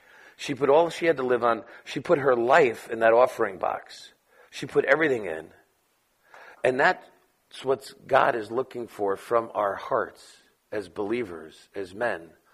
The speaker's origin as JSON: {"language": "English", "region": "New York", "country": "United States", "said": "let me tell you, I'm from New York, and my agenda matters, okay?"}